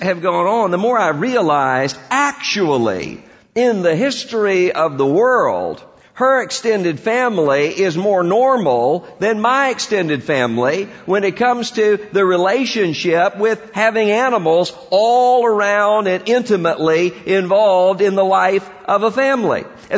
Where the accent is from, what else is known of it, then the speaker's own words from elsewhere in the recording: Mississippi, United States; You know, in my family, growing up in South Mississippi, we had all kinds of people in the family.